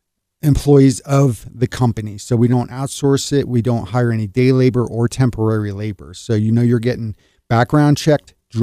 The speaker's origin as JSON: {"language": "English", "region": "Pennsylvania", "country": "United States", "lives_now": "Colorado, United States", "said": "I'm originally from Pennsylvania. I actually was in the service for 4 years."}